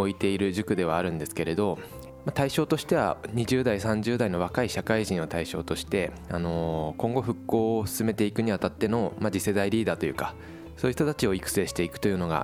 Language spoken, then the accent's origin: Japanese; Fukushima, Japan; moved away as an adult; now in Tokyo, Japan; 高校までは福島市内にずっといたんですけれど、生まれた時から、でその後ですね、大学で東京に出まして、で、自然な流れで大学卒業後も東京で、就職を、